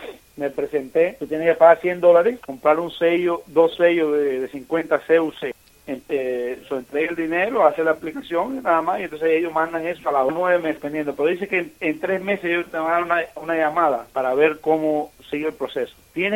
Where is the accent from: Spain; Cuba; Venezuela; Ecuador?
Cuba; born there; Yo no escogí nacer en Cuba. Yo nací en Cuba bajo un sistema que no es el sistema que me gusta a mí